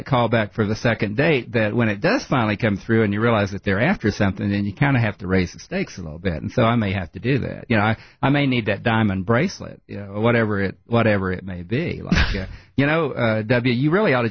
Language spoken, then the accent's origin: English; Coalwood, West Virginia, United States; But I wrote The Rocket Boys and Colwood Way and Sky of Stone, the trilogy of growing up in Colwood, West Virginia.